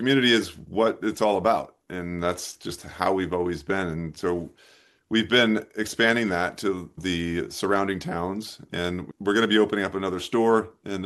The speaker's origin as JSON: {"language": "English", "town": "Westfield", "country": "United States", "tie": "born or raised there", "said": "We both are born and raised in Westfield, which is a neighboring town to where our business is."}